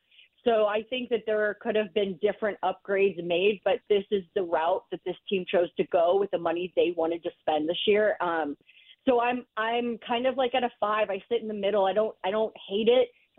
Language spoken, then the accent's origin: English; St. Louis, Missouri, United States; I always get excited when I get to talk to anybody in St. Louis, my hometown, and the place I grew up.